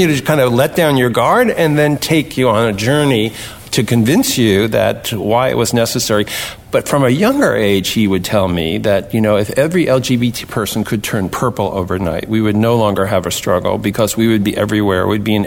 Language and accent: English; New York, United States; I was 12 years old, and he brought me to the opening, myself and my mother, actually, and growing up in the New York area, I was taken to see Carmen